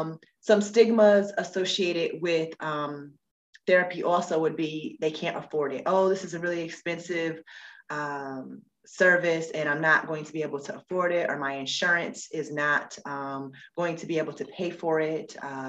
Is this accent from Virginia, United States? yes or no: no; New York, United States; However, I am from New York, born and raised, you know. Shout out to the New Yorkers.